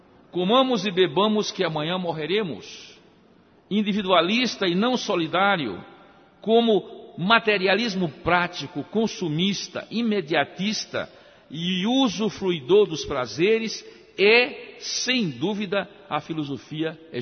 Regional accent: Northeast Region, Brazil; e eu venho do Nordeste

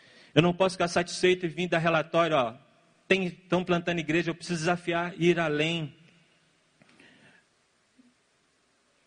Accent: Minas Gerais, Brazil; Eu sou mineiro, só sou bobo, mas não sou bobo.

